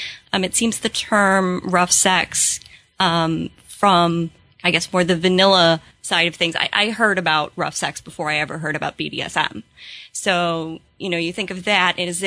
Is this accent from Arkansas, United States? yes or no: no; Cleveland, Ohio, United States; from Cleveland.